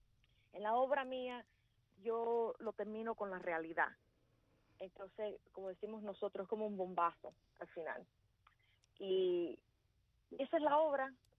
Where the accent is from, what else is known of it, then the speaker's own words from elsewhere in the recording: New Orleans, Louisiana, United States; born there; Nací en New Orleans.